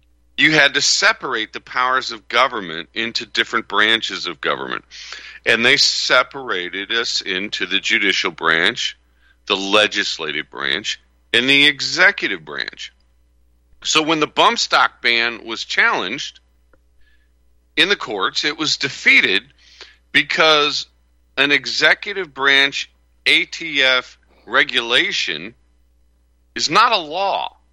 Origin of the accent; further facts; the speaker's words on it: St. Louis, Missouri, United States; You know, I grew up in St. Louis, so I was a St. Louis Cardinals football fan.